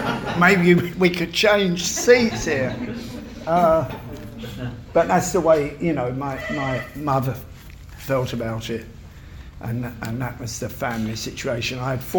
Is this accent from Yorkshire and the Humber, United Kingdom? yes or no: no; London, United Kingdom; I grew up in London, in Battersea.